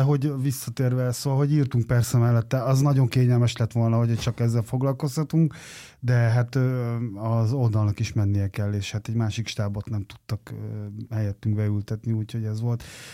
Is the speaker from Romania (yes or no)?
no; Miskolc, Borsod-Abaúj-Zemplén, Hungary; born there; moved away as an adult; now in Budapest, Hungary; Én Miskolcon születtem, és hát most már nagyjából ugyanannyit éltem itt, mint Miskolcon. Még a 20-as éveimben költöztem föl. Hát főiskolára jöttem, és aztán itt ragadtam.